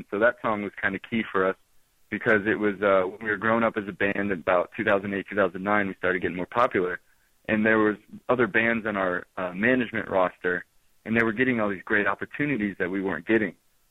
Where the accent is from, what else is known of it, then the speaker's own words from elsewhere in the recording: Midwest, United States; I still think we look a little bit different just because we're from the Midwest and we're playing with a bunch of California and East Coast bands and everything.